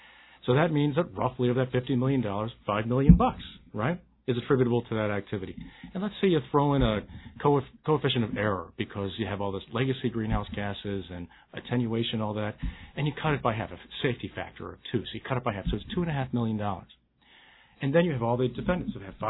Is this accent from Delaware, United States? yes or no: yes; Delaware, United States; or I'm from Delaware, coastal state